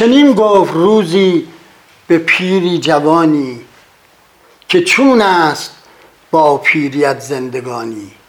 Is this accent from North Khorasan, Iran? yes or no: no; Tehran, Tehran Province, Iran; بنده در تهران متولد شدم، در سنگلج پارک شهر فعلی. خونمونم سر کوچه حمام خورشید بود.